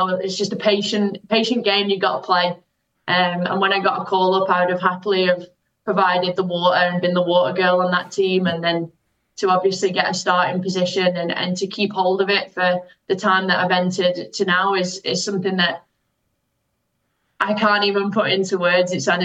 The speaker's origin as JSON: {"language": "English", "country": "Ireland", "tie": "born or raised there", "said": "So my granddad is from Offaly on my dad's side. So I grew up in Ireland"}